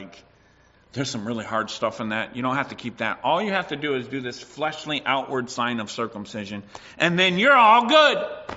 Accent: United States; because I grew up in the States, and where I grew up, we didn't learn healthy eating.

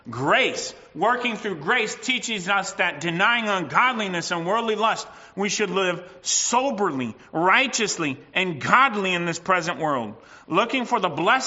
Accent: United States; I'm just saying back in the day when I was growing up in the States, there was a lot more paddling that happened.

